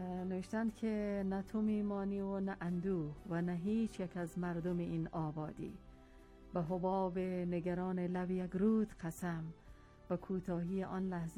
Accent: Iran; من به عنوان یک ایرانی شاهد هستم

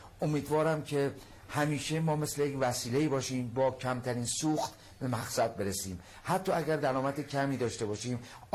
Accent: Karaj, Alborz, Iran; also born or lived in Garmsar; من چون پدرم کارمند وزارت دادگستری بوده، من در گرمسار به دنیا اومدم اما گرمسار رو ندیدم، چون یک ساله که بودم پدرم به کرج اومده

